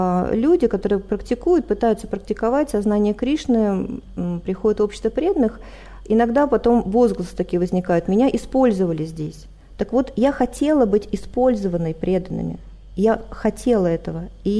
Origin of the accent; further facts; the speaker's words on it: Siberia, Russia; born there; Я родилась в России, в сибирской глубинке.